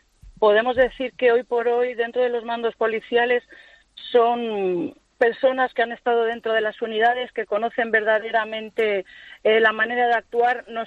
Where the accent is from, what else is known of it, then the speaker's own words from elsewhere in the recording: Catalonia, Spain; Yo soy catalana española y no me importa decirlo.